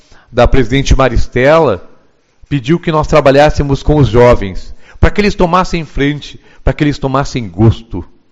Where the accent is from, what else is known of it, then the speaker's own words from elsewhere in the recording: Uruguaiana, Rio Grande do Sul, Brazil; born there; e eu nasci em Uruguaiana, eu tinha que nascer aqui